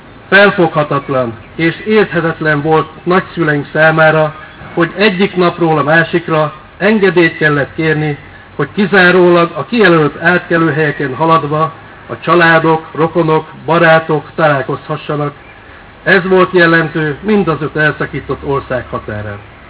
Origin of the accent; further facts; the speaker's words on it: Hungary; A határ két oldalán két ország, de egy nép. Magyarok vagyunk, egy nemzet, és ezt meg kell őrizni